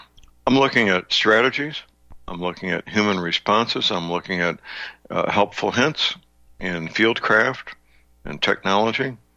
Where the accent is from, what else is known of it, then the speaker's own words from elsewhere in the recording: St. Louis, Missouri, United States; Ferguson is, is my basically part of my hometown, St. Louis.